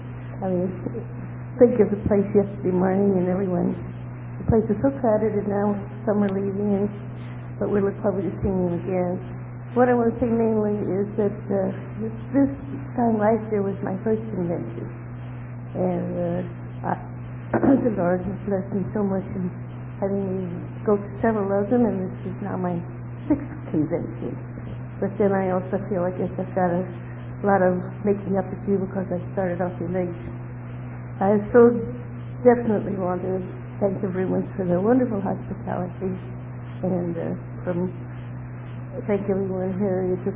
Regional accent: Seattle, Washington, United States; from Seattle.

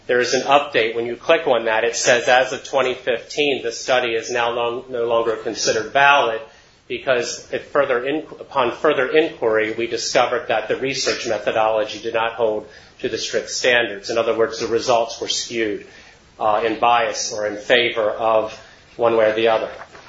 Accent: Baltimore, Maryland, United States; And you all know I'm from Baltimore, so I'm going to have a natural bias for Johns Hopkins.

